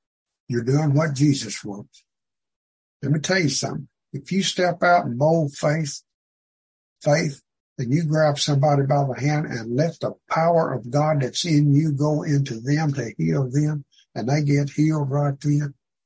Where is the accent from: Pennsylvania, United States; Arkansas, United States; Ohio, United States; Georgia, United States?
Arkansas, United States; See, I'm from Arkansas. I need some help.